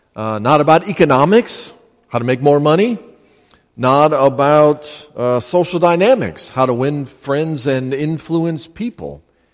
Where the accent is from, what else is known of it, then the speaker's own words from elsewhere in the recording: Chicago, Illinois, United States; Now, I'm from Chicago, and I never planted a field.